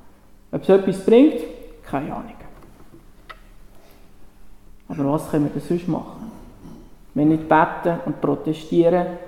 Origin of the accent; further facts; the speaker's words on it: Switzerland; Den könnte man als Schweizer auch auslassen